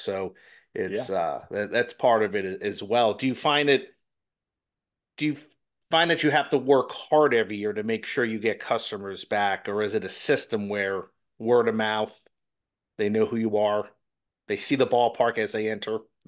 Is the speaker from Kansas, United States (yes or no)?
no; New Jersey, United States; I remember I grew up in New Jersey.